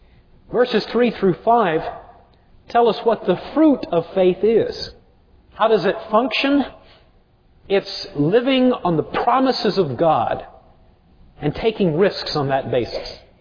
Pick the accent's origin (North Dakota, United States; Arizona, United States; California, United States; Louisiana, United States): Arizona, United States; Now, I was raised in Arizona, so there was always sand all over everything.